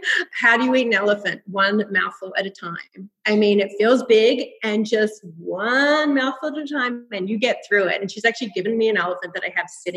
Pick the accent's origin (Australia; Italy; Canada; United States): Australia; And as an Aussie, like I don't know where it's from, but we really do have a give it a go attitude.